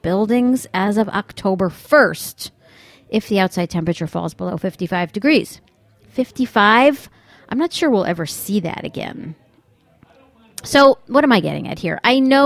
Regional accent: New York, United States; I mean, I am from New York, but as we would say, that's weird.

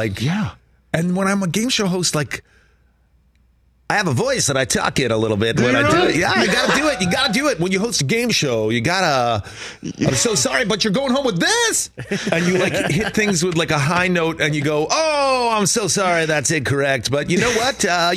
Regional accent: East Coast, United States; now in Southern California, United States; It's like, I'm from the East Coast. I live in Southern California now.

